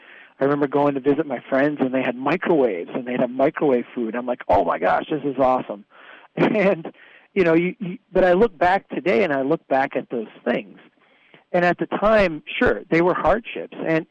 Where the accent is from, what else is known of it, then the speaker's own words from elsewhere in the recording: Baxter, Minnesota, United States; we grew up on a farm in Baxter. It was a farm that was homesteaded by my great-great-great-grandfather. And my cousins lived up the road, on a road actually called … because that was where all